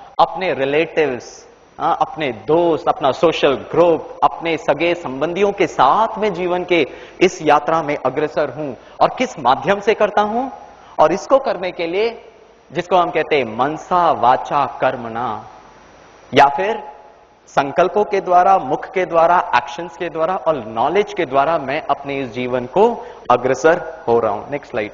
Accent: Mumbai, Maharashtra, India; वैसे तो मैं बॉम्बे से हूं

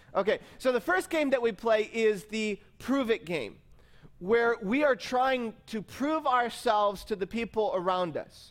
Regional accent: Michigan, United States; I was moving from Michigan down to from the town of Michigan where I was, across town

